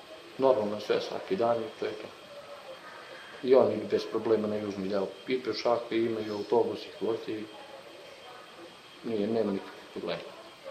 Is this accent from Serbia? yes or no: no; Mitrovica, Mitrovica District, Kosovo; Mi smo Srbi sa Kosova. Od uvek ovde živim, ovde sam rođen, baba, deda, njihovi baba i deda.